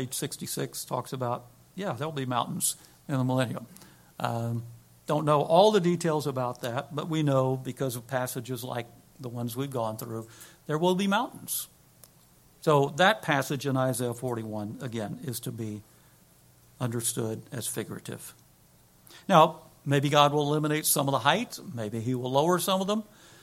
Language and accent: English; Houston, Texas, United States; Now, I'm not trying to trash Houston, but I'm glad that it's my hometown.